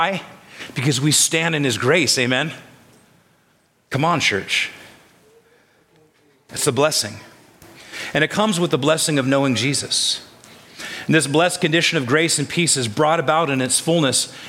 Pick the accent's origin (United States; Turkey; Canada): United States; California; I was growing up in the Bay Area of California, there was a sports radio show called KNBR 680, greatest sports channel on the planet.